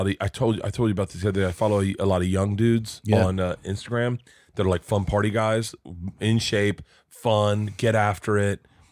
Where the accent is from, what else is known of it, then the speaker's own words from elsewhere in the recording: Florida, United States; I said, if I'm from Florida, but public sushi versus the first time I was in New York and had sushi